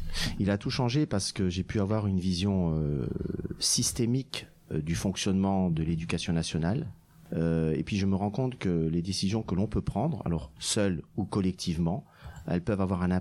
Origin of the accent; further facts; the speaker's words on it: Grand Est, France; Alors moi, je suis originaire de la Moselle. Donc c'est le nord-est de la France.